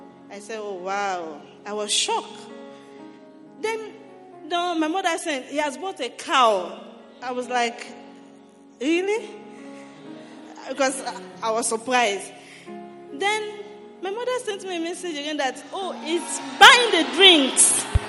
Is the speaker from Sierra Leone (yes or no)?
yes; Sierra Leone; I am from Sierra Leone and he is a Ghanaian.